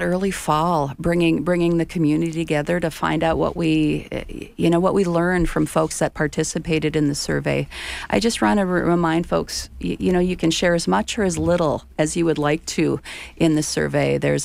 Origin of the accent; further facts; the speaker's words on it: United States; I grew up in the Red River Valley